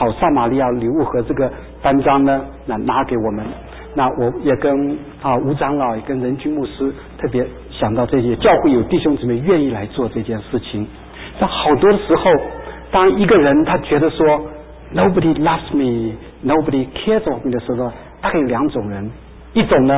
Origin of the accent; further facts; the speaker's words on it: China; 就是我们中国人讲的叫做忠言逆耳呢